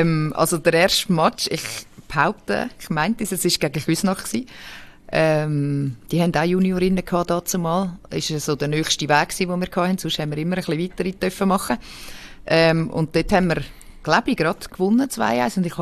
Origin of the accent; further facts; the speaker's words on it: Switzerland; Für uns als Schweizer ist es natürlich unser Platz.